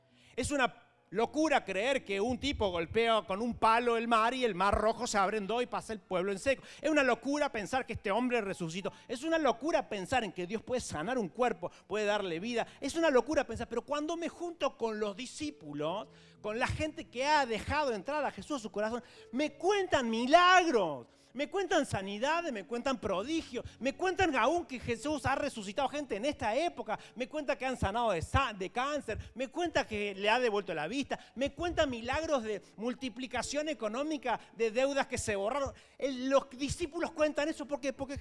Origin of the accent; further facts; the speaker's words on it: Villa Allende, Córdoba, Argentina; nosotros, los villeros de Villa Allende, porque somos de Villa Allende